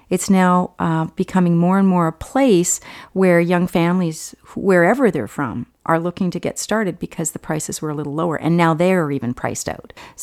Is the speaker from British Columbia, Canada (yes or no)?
yes; Nelson, British Columbia, Canada; born there; I was born in Nelson, and my father and mother put all five of us into a station wagon to move down while he went to SFU, doing his PhD.